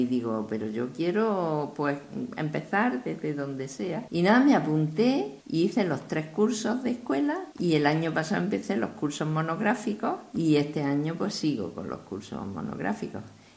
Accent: Spain; born there; nací en la España católica y tuve una formación católica bastante buena

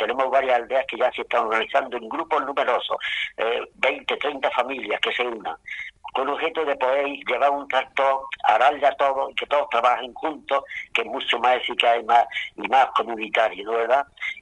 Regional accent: Churriana de la Vega, Andalusia, Spain; also born or lived in El Salvador; yo fui hace 15 años invitado por un amigo de ahí de Churriana de la Vega, yo soy de Churriana

